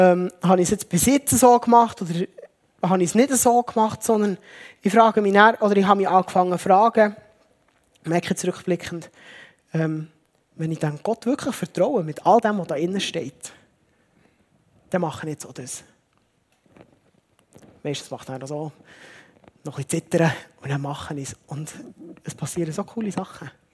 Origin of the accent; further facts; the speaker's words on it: Switzerland; für uns ist das noch schwierig, als Schweizer